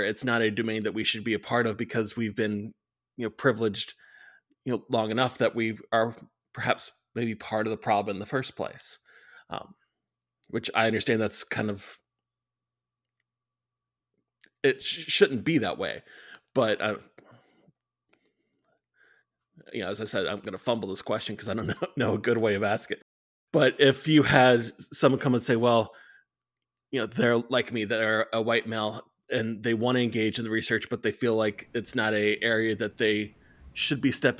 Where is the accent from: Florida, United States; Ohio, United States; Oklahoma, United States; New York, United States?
Florida, United States; Tallahassee; I'm very tempted to talk to you about Thomasville because I'm from Tallahassee, so right down the road from you.